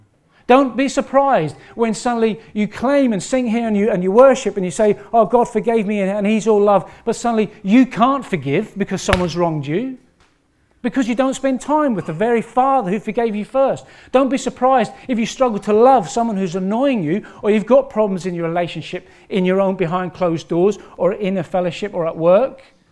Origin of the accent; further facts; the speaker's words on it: England, United Kingdom; accent: English; he mimics some of my English accent